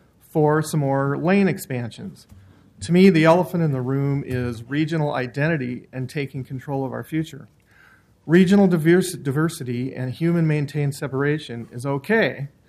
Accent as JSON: {"language": "English", "town": "Portland", "region": "Oregon", "country": "United States", "said": "from Multnomah Village, in Southwest Portland."}